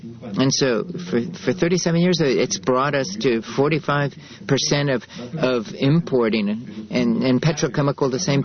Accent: Spain; I'm from Spain. I'm from Europe.

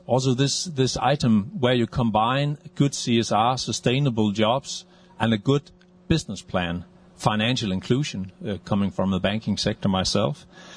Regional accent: Denmark; being Danish

